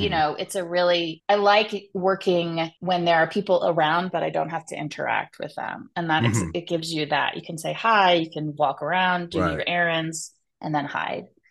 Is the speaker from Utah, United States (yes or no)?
no; Ohio, United States; I know, but I'm from Ohio where there's like, what do we call it, Versailles and you know, whatever.